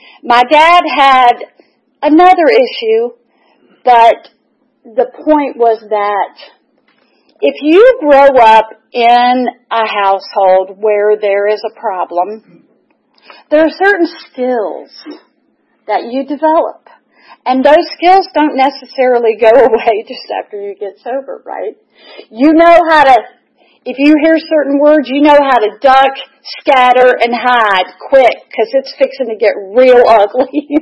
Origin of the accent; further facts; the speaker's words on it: Atlanta, Georgia, United States; Just briefly, I was born here in Atlanta.